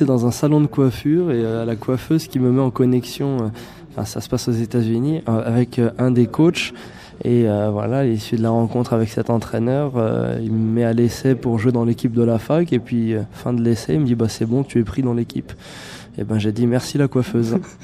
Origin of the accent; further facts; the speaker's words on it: France; et on est de surcroît, on est français.